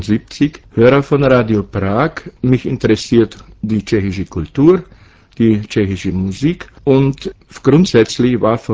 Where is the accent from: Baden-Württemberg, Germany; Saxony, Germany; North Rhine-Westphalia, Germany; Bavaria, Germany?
Bavaria, Germany; born there; Ich bin im Landkreis Amberg-Sulzbach geboren. Meine Mutter war eine Oberpfälzerin.